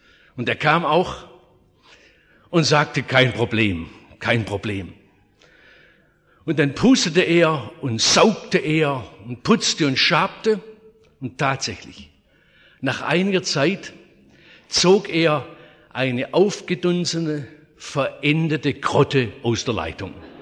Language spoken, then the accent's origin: German; Oberndorf am Neckar, Baden-Württemberg, Germany; von meiner Heimatstadt Oberndorf am Neckar